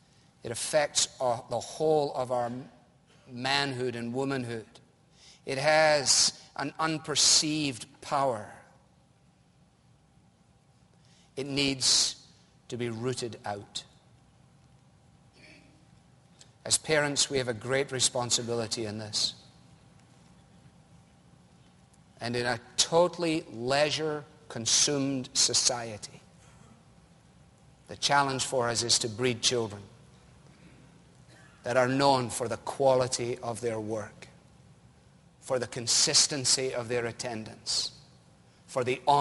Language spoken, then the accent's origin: English; Scotland, United Kingdom; As a boy growing up in Scotland